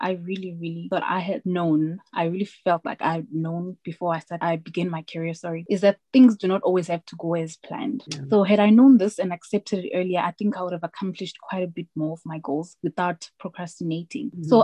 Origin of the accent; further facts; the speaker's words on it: Harare, Zimbabwe; now in South Africa; I was born in Harare, the capital city of Zimbabwe. That's where I grew up. And I only moved to South Africa in 2009.